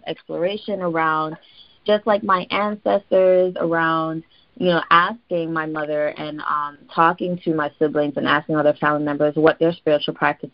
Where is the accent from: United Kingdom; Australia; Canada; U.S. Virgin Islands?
U.S. Virgin Islands; Saint Croix; moved away as an adult; now in New Orleans, United States; Sure. So I was born and raised on St. Croix in the U.S. Virgin Islands.